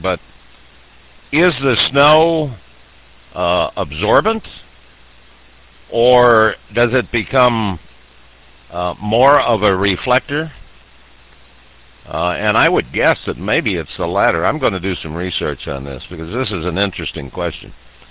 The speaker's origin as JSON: {"language": "English", "town": "San Francisco", "region": "California", "country": "United States", "tie": "born or raised there", "also_born_or_lived": "Hawaii", "lives_now": "Florida, United States", "said": "I was born in the Hawaiian Islands. I was raised in San Francisco in California, and I've been down here in the Sunshine State of Florida for 40-plus years."}